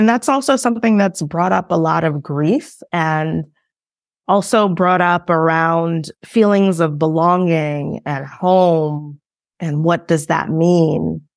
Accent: Brooklyn, New York, United States; also born or lived in Haiti; I was born in Haiti. I was raised in Brooklyn, New York.

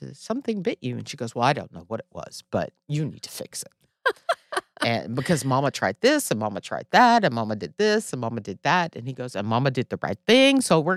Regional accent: Netherlands; I grew up in the Netherlands.

